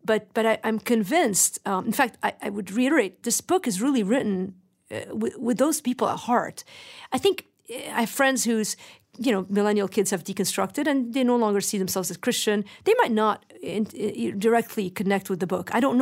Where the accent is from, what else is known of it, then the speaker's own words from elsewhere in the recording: Lebanon; I just remember growing up in Lebanon